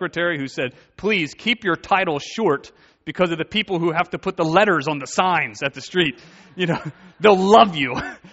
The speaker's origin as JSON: {"language": "English", "town": "York", "region": "Pennsylvania", "country": "United States", "said": "I'm from York County. You know, I lived in Lancaster, literally on the S Bend, for the last 3 years."}